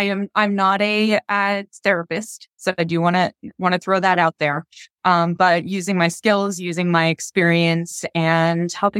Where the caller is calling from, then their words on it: Las Vegas, Nevada, United States; I am in sunny and on fire Las Vegas.